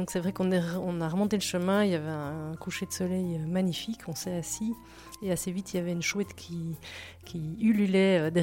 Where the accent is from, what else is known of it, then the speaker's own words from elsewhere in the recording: Brussels, Belgium; moved away as an adult; now in France; Donc effectivement, je suis belge, moi je suis née à Bruxelles et voilà, bruxelloise de toujours on va dire, donc une cinquantaine d'années à Bruxelles et arrivée en Sud-Touraine